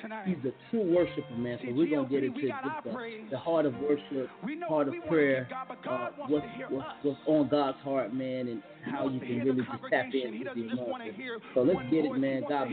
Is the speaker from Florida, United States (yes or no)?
yes; Archer, Florida, United States; You know, I'm from Archer U, Gainesville, man. But, you know, I roll with a lot of people in Gainesville.